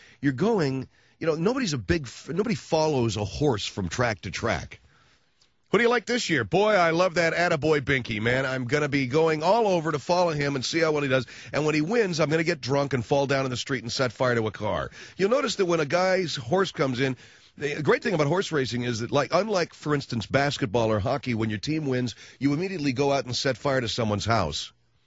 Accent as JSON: {"language": "English", "town": "Arcadia", "region": "California", "country": "United States", "tie": "born or raised there", "said": "But I grew up in Arcadia. And this is the city where Santa Anita Racetrack is located."}